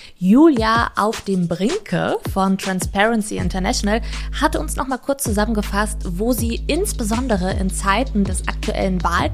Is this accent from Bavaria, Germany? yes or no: no; Hamburg, Germany; als Hamburgerin